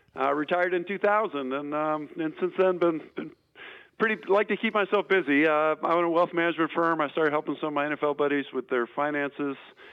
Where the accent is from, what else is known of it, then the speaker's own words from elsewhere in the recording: Manitowoc, Wisconsin, United States; I grew up in Manitowoc, right down the road from you guys.